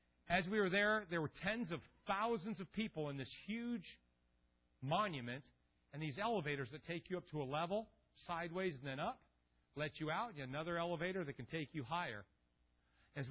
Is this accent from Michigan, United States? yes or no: yes; Port Huron, Michigan, United States; And we're like, hey, we're from Port Huron.